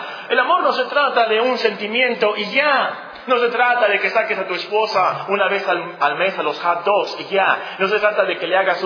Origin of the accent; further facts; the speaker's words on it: Mexico; nosotros vamos para allá también como mexicanos.